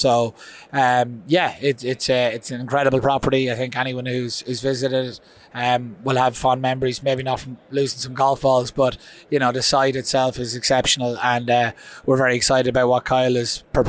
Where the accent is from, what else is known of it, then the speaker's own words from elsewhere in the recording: Leinster, Ireland; No, I'm from County Kildare, so it's not too far from Wicklow. But no, that's I'm a bit of a blow-in from that perspective.